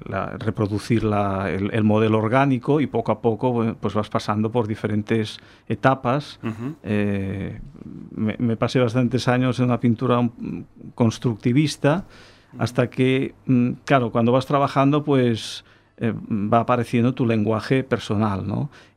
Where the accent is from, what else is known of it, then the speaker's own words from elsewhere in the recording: Sant Cugat del Vallès, Catalonia, Spain; Nosotros somos de San Cugat del Vallès